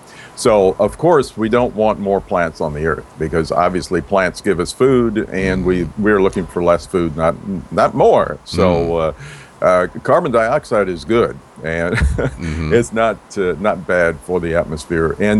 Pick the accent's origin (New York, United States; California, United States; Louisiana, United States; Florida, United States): Louisiana, United States; New Orleans; Well, I'm originally from Louisiana, from New Orleans.